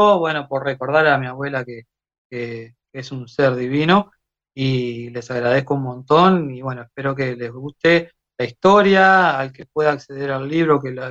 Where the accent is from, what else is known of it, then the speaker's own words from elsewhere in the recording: Uruguay; Yo soy uruguayo, sí. Yo soy uruguayo, mi abuela era argentina